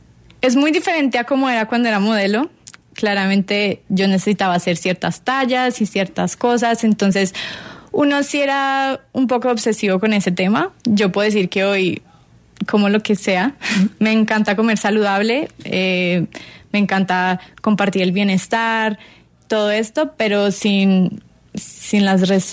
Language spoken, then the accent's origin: Spanish; Antioquia, Colombia; Sí. Sí, soy paisa.